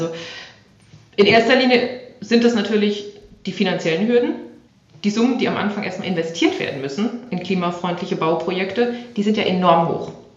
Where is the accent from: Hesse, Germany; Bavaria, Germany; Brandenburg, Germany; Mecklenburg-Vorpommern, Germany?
Hesse, Germany; Frankfurt; wenn ich an meine Heimat Frankfurt denke